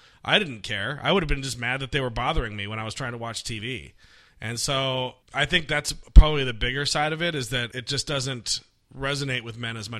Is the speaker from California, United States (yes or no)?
yes; Artesia, California, United States; Yeah, I grew up in the Artesia Cerritos area.